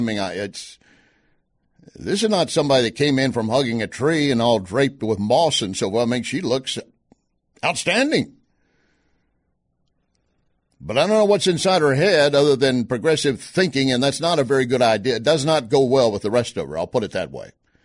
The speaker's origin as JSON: {"language": "English", "region": "Texas", "country": "United States", "said": "I'm a Texan. I can mock Louisiana if I choose."}